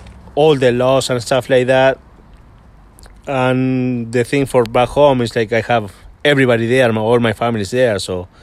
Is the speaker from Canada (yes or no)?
no; Uruguay; Well, I'm from Uruguay. It's located in South America, right below Brazil and next to Argentina.